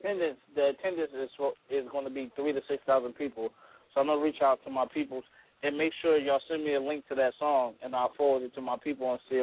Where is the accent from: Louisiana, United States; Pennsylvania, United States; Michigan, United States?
Pennsylvania, United States; Philadelphia; Because I'm from Philly, so we all know him.